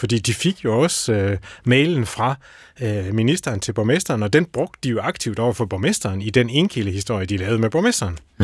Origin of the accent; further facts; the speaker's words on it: North Denmark Region, Denmark; now in Bornholm, Denmark; Og i øvrigt, så er jeg Vendelbo, så det bliver lidt svært at få mig til at lyde som en bornholmer.